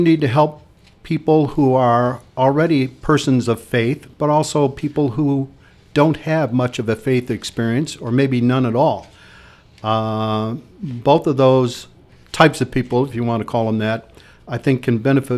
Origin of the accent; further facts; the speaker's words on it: Detroit, Michigan, United States; born there; Well, I'll start at the very beginning. I was born in Detroit.